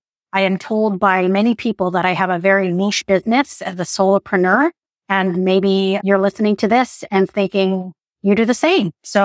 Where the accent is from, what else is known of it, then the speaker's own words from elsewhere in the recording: Philippines; I'm Filipino, and yeah, she's a very well-known figure in media, not only in the Philippines, but globally.